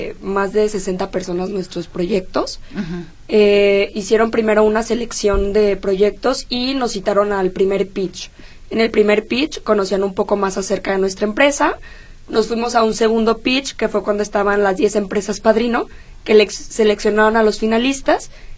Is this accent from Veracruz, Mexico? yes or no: no; Ciudad Guzmán, Jalisco, Mexico; Yo soy de Ciudad Guzmán, estamos al sur de Jalisco